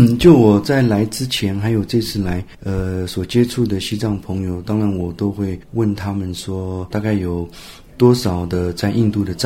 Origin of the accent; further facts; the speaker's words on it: Taiwan; 那么我是从台湾来的哈